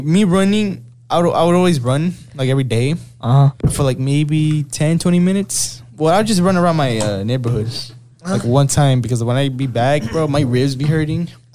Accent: California, United States; We're from Cali, and she went all the way to New York.

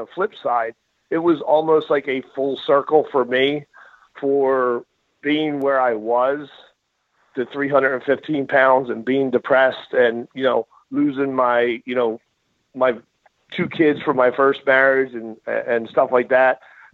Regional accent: New Jersey, United States; And, you know, we're both from New Jersey.

